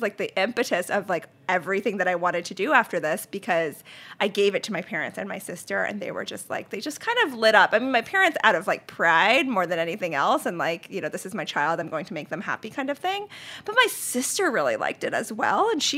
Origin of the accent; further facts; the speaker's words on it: Charlotte, North Carolina, United States; And I grew up in North Carolina, and being a person of color in Charlotte, even at that time, was